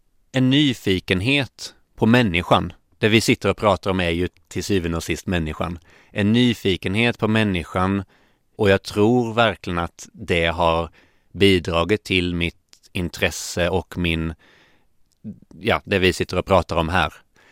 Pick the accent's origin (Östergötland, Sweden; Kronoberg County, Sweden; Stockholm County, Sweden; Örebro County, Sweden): Östergötland, Sweden; Linköping; accent: östgötska mixed with skånska; also born or lived in Lund / Bohuslän / Bolivia; Min pappa är från Kuba. Min mamma från Skåne då. Mina första 6 år bodde vi lite i Bohuslän. Och sen Bolivia när jag var 5 i 1 år. Och sen landade vi i Linköping, där jag är uppvuxen till studenten.